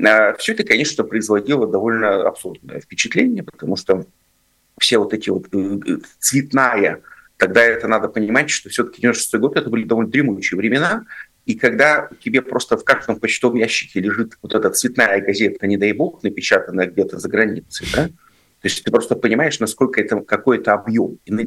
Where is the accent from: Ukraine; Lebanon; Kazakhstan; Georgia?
Kazakhstan; now in Yekaterinburg, Russia; Я приехал из Казахстана в 95-м году